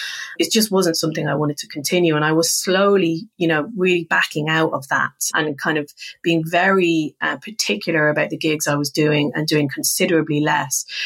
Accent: Ireland; as I, you know, we're both Irish, you know the drill.

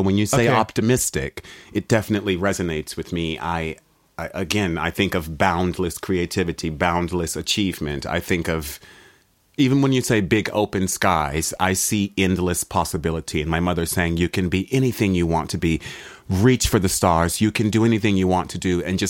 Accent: Washington, District of Columbia, United States; I was born in Washington, D.C., so it was where I grew up was probably a 98% black community. So my point of identity was never being black.

